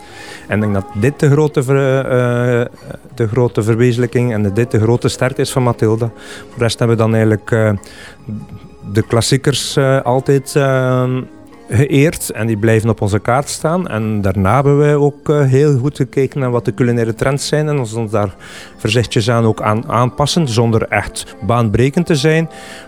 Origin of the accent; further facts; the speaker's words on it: Ruddervoorde, West Flanders, Belgium; now in Ostend, Belgium; Ik kom van Ruddervoorde, dat is een klein dorp in West-Vlaanderen. En ik ben zo'n 33 jaar geleden hier in Oostende aangespoeld.